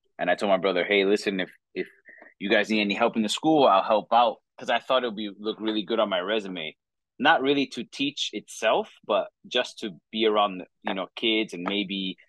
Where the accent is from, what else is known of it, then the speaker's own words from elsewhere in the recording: New York City, New York, United States; from New York City, born and raised. My parents came from Dominican Republic in their early 20s.